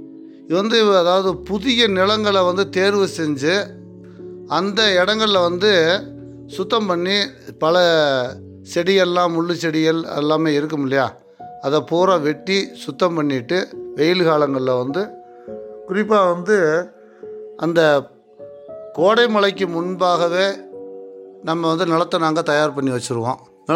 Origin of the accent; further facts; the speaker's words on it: Thandikudi, Tamil Nadu, India; என்னுடைய சொந்த ஊர் வந்து தாண்டிக்குடிங்கிற கிராமம். இது வந்து திண்டுக்கல் மாவட்டம் கொடைக்கானல் தாலுகாவில் இருக்கிற ஒரு சிறப்பான பிரசித்தி பெற்ற ஒரு கிராமம்.